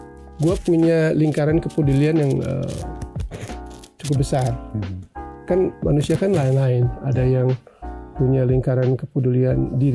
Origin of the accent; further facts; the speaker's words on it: Indonesia; born there; Karena gue hidup di sini, gue hidup di Indonesia, gue lahir di Indonesia, gue bekerja di Indonesia